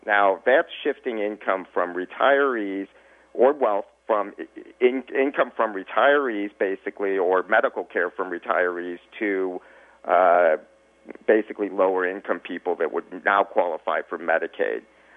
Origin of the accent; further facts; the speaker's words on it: Illinois, United States; I'm from Illinois, so I'm somewhat familiar with the sort of opaque, underhanded maneuvers that he's used to try to advance his agenda here.